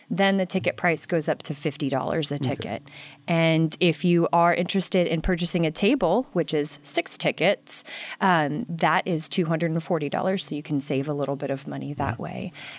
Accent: Texas, United States; now in Shreveport, United States; And like I told you earlier, I'm from Texas. I'm newly planted in Shreveport, and Shreveport has been so welcoming.

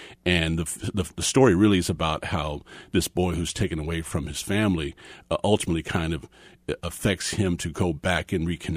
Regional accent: Lawrence, Kansas, United States; we're from Lawrence, and, you know, Tom especially grew up, you know, with Haskell.

